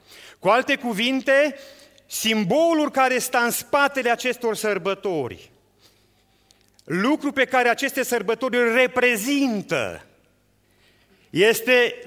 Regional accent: Romania; vorbim de român, că suntem români.

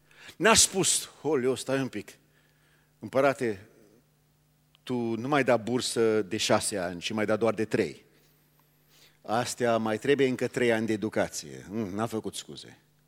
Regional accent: United States; Eu sunt din America.

